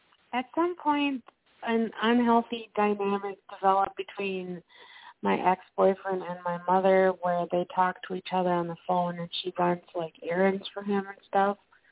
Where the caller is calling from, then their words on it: Minnesota, United States; from Minnesota.